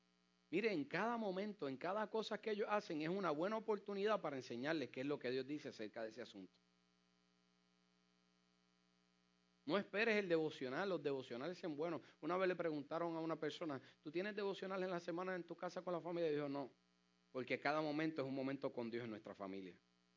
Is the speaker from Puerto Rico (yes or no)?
yes; Puerto Rico; de donde yo vengo, en la isla, allá en Puerto Rico